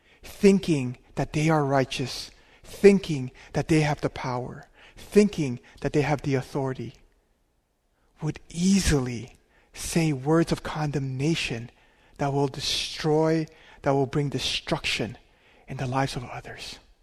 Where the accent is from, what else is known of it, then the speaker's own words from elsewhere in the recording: Philippines; Growing up in the Philippines, and I believe this is fairly common in many of the Asian countries